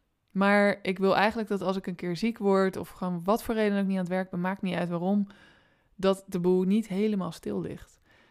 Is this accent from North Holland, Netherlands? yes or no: no; Rotterdam, South Holland, Netherlands; Ik ben een Rotterdammer